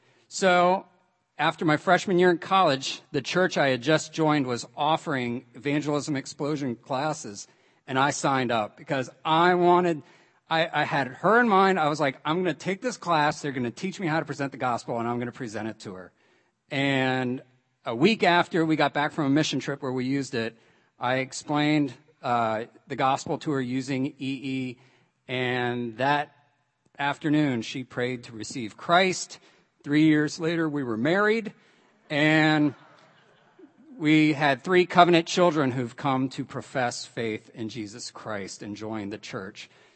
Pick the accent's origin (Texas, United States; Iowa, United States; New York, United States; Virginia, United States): Virginia, United States; Alexandria; Like I said, I grew up in Alexandria, went into the Marine Corps after college